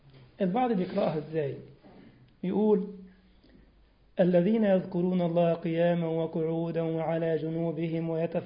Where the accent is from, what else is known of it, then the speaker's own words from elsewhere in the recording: Egypt; برضو أحد المشاهير جدا بقى عندنا في مصر